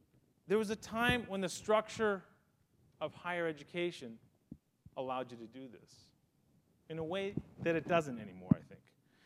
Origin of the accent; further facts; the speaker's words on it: Midwest, United States; I'm from the Midwest. My dad was a janitor at my high school. My mom taught art.